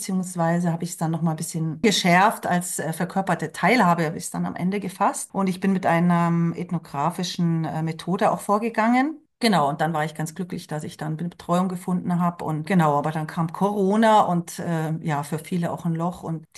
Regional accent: Bavaria, Germany; Ich komme aus dem Münchner Süden in Bayern.

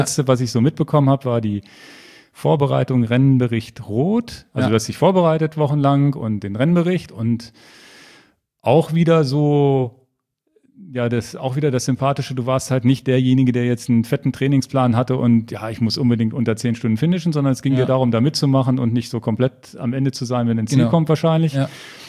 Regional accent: Hanover, Lower Saxony, Germany; born there; Ich bin ja in Hannover geboren.

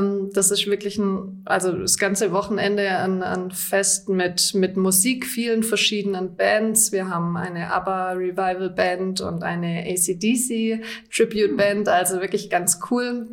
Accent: Freudenstadt, Baden-Württemberg, Germany; Zu 100%, ja. Also ich bin gebürtige Freudenstädterin, habe schon immer hier gelebt und lebe auch sehr gerne hier.

